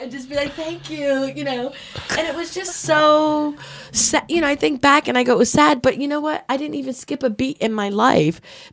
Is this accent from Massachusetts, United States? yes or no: yes; Brockton, Massachusetts, United States; I grew up in Brockton, Massachusetts.